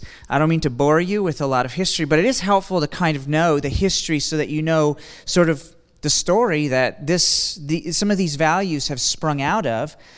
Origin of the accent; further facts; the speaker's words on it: Kansas, United States; moved away; also born or lived in Ohio; originally from Kansas, and then about 12 or 13 years ago, I don't quite remember now, my wife and I moved from Kansas to northeastern Ohio, just down the road from you guys in Fredericksburg, Ohio